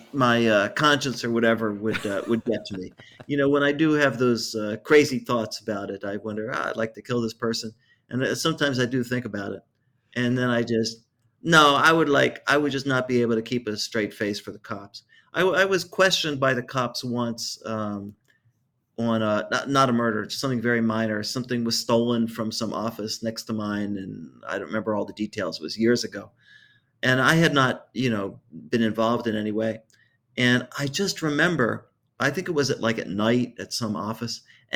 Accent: Cincinnati, Ohio, United States; I grew up in Cincinnati, and we were in the backyard of our house

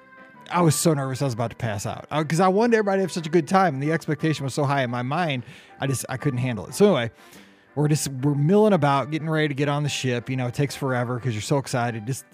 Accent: St. Louis, Missouri, United States; Yeah, we're from St. Louis.

